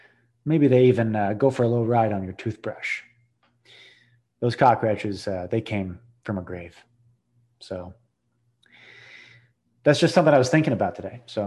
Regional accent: New England, United States; now in New Orleans, United States; I live in New Orleans. I do a lot of local history. I'm from New England. I do a lot of New England history

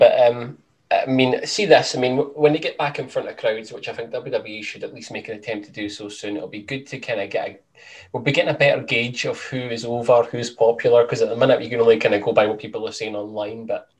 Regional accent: Scotland, United Kingdom; like we said last week, we're Scottish and we kind of find this whole Scottish garb a little bit cringy

